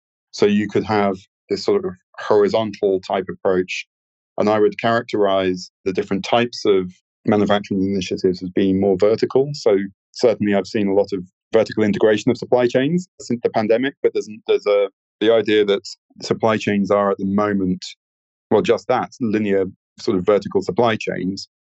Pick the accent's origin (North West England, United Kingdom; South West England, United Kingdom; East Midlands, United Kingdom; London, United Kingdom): London, United Kingdom; So globalized supply chains serve London, my hometown, very well.